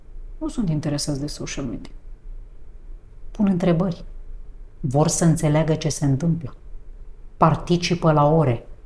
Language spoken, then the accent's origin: Romanian; Bucharest, Romania; Eu am crescut în București.